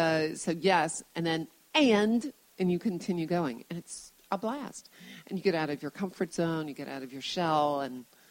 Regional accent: New Orleans, Louisiana, United States; And New Orleans is my hometown, so anytime I get a gig there, I'm jumping up and down, and I'm really excited because I get to go home and eat good food.

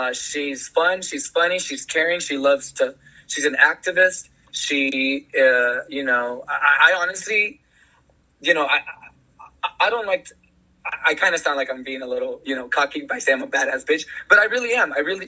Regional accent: Santa Ana, California, United States; I'm born and raised in Santana, Orange County.

